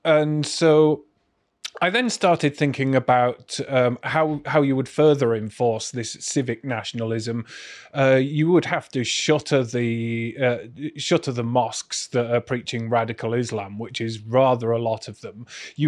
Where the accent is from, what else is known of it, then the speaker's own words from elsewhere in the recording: Bradford, Yorkshire and the Humber, United Kingdom; growing up in Bradford